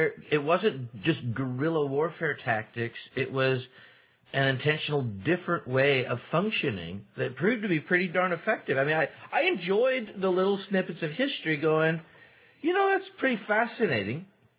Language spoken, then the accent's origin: English; Scotland, United Kingdom; I'm Scottish, too.